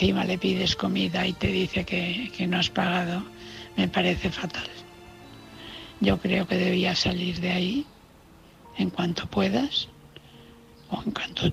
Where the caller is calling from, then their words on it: Valencia, Valencian Community, Spain; de Valencia.